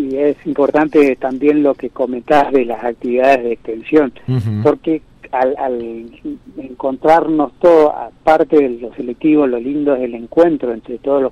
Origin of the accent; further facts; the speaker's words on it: Colonia Carlos Pellegrini, Corrientes, Argentina; Yo soy de Colonias Carlos Pellegrín.